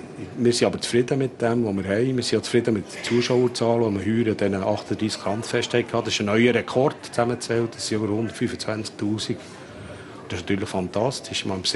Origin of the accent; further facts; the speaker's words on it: Bern, Switzerland; Das wäre sicher schön, ich kann das nicht verheimlichen, als ein Berner wäre.